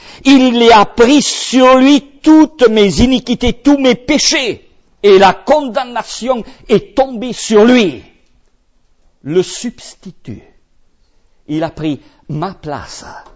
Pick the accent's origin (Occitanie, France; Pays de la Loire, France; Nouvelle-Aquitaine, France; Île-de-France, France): Occitanie, France; Toulouse; Je viens de Toulouse